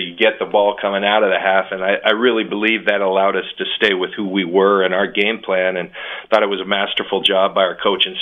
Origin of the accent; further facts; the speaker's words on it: San Diego, California, United States; we'd go to San Diego, my hometown, and the Bronco fans would be all over.